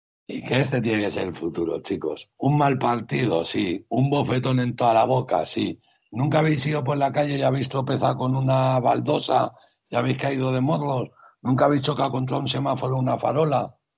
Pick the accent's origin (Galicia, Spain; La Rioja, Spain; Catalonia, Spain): Catalonia, Spain; Barcelona; yo como catalán, nacido en Barcelona, sin arraigo sanguíneo a Asturias